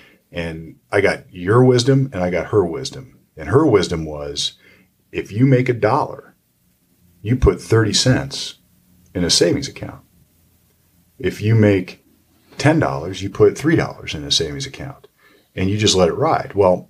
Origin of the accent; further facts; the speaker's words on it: Sunbury, Ohio, United States; I grew up in Well, I went to Big Walnut High School up in Sunbury, and it was a rural community at the time.